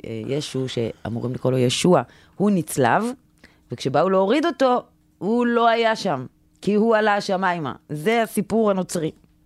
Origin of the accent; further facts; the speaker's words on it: Tel Aviv, Tel Aviv District, Israel; אבל בתור תל אביבי חילוני, תל אביבי חילונית.